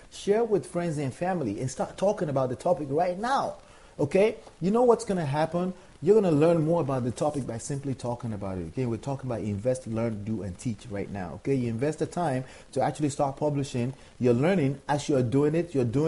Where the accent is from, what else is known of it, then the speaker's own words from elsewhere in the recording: Nigeria; born there; I was born in Nigeria